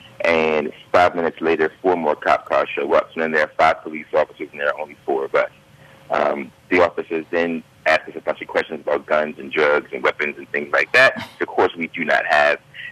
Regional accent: Oxon Hill, Maryland, United States; So I grew up in Oxon Hill. So I grew up just outside of Southeast Washington, D.C.

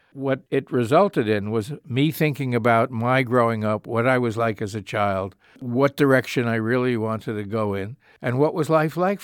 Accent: New York, United States; We lived, and I was brought up in New York. I was married in New York.

